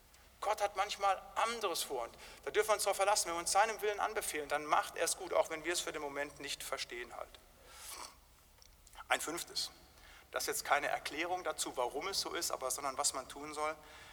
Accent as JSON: {"language": "German", "region": "North Rhine-Westphalia", "country": "Germany", "said": "Also da, wo ich herkomme aus dem Siegerland, da haben die alten Brüder uns das immer wieder gesagt."}